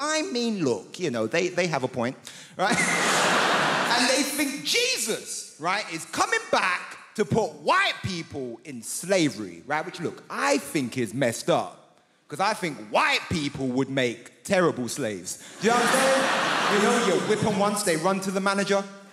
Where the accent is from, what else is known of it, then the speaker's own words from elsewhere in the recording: Ilford, London, United Kingdom; I'm from Ilford, man. If you don't know Ilford, it's in between East London. Don't you cheer Ilford, goddammit. Ilford is horrible. It's in between East London and hell. That's where Ilford is.